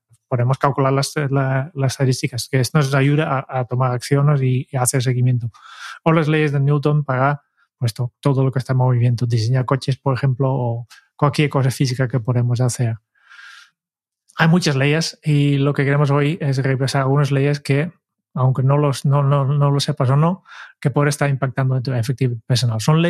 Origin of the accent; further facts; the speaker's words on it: Netherlands; Spanish is a second language; aprendiz en, como buen holandés, seguir las leyes estrictamente.